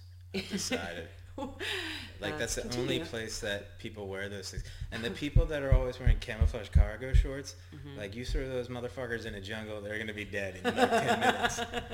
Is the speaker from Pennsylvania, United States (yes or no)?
yes; Philadelphia, Pennsylvania, United States; I'm born and bred in Philadelphia.